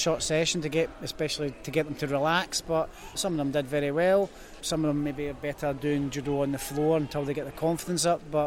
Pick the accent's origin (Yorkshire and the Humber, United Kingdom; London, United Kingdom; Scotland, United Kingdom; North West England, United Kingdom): Scotland, United Kingdom; Glasgow; I am a Glaswegian, and I'm just back.